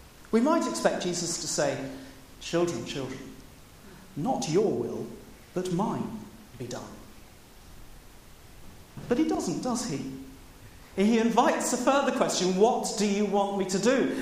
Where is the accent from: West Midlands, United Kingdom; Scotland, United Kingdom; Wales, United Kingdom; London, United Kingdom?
London, United Kingdom; I grew up in the Putney-Wimbledon area.